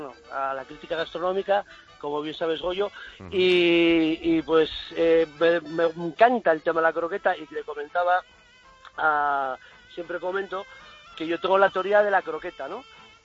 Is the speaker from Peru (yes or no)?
no; Asturias, Spain; Hombre, yo soy de Asturias